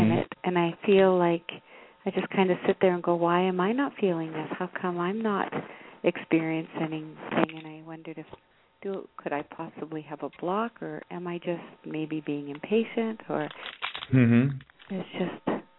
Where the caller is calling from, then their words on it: Canada; That's Canada.